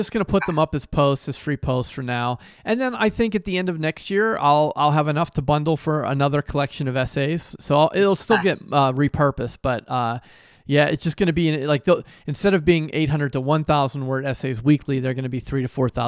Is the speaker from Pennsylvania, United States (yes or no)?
yes; Monroeville, Pennsylvania, United States; Shout out Monroeville, PA, my hometown.